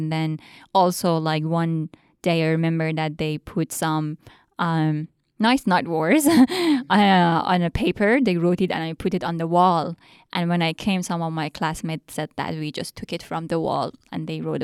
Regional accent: Iran; accent: Iranian; English is a second language; I came from Iran, as a person who lived in Iran. So my accent was Iranian.

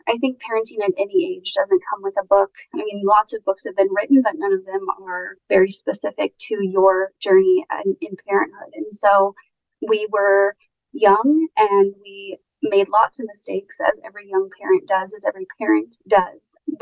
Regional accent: Kansas City, Missouri, United States; Originally, I'm here from the Midwest. Kansas City is my hometown, born and raised.

